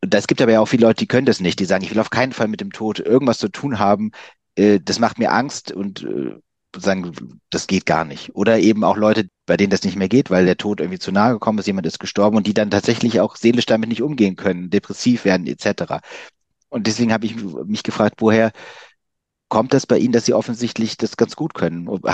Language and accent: German; Cologne, North Rhine-Westphalia, Germany; born there; Ich bin selbst auch in Köln geboren, habe dann zwar nicht lange da gelebt, später nochmal da gearbeitet.